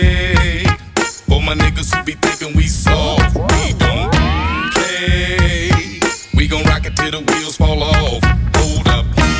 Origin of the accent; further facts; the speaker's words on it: Berlin, Germany; Ich komme aus Berlin-Neukölln.